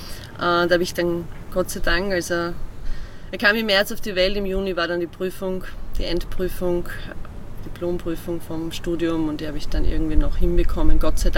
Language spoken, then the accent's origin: German; Slovakia; first language Slovak; German is a second language; now in Prague, Czech Republic; bin dann als Expat geholt worden aufgrund meiner Muttersprache, dem Slowakisch, Tschechisch ist ja sehr ähnlich, damals war dann schon die Tschechoslowakei auseinander, bin ich nach Prag gegangen